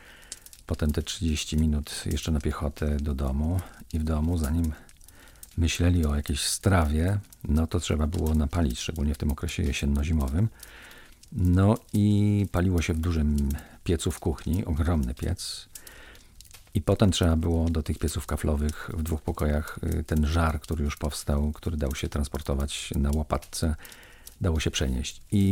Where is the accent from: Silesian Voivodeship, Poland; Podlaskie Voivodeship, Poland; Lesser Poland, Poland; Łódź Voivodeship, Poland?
Silesian Voivodeship, Poland; Kozy; Ja się urodziłem u stóp Beskidu Małego, zresztą tak się ułożyło moje życie, że praktycznie większość tego życia mieszkałem u stóp Beskidu Małego w różnych miejscach i nadal teraz też u stóp Beskidu Małego mieszkam, ale wtedy z mojej rodzinnej wioski w Kozach